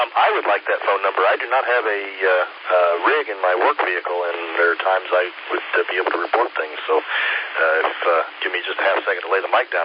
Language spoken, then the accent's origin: English; Logansport, Indiana, United States; we had a small tornado that passed about 20 miles north of my hometown of Logansport, Indiana, years ago.